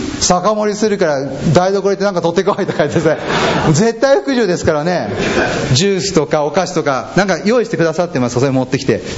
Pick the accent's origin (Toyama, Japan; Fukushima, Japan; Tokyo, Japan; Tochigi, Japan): Tokyo, Japan; 僕は自慢じゃないですけど東京ですよ、東京育ち、薪なんて見たことないんです